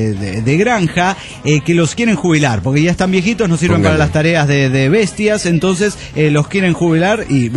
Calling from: Golden, Colorado, United States; de Golden, Colorado.

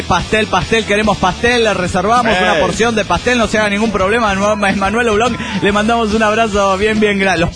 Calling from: Mexicali, Baja California, Mexico; de Mexicali, México.

